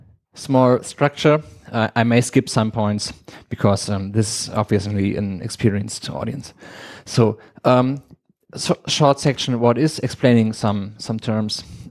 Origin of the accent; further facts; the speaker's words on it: Cologne, North Rhine-Westphalia, Germany; I'm here from Cologne.